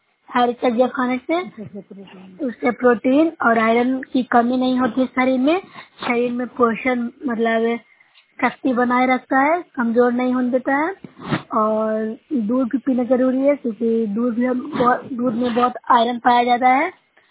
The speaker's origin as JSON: {"language": "Hindi", "region": "Bihar", "country": "India", "said": "मैं न्यू सराय ब्लॉक से हूँ, जिला नालंदा से निवासी हूँ।"}